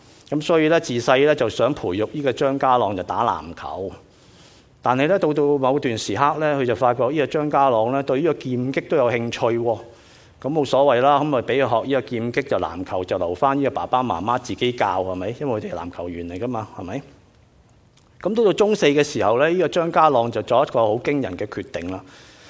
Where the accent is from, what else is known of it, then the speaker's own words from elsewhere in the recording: China; 或者我哋中國人講啦，只不過係聽教同埋聽話啊